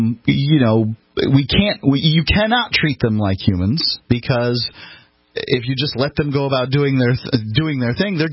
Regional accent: Bradenton, Florida, United States; I'm from Bradenton, Florida, and I can tell you, you know, from the location that these folks were at, Linger Lodge Road, that, and, you know, I was born in that area. I grew up in that area.

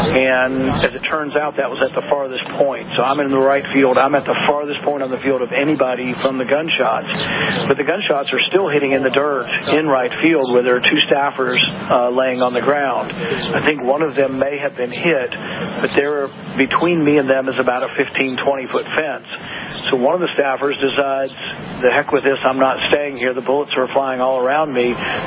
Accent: the South, United States; I grew up in the South. I'm used to hearing an occasional shotgun

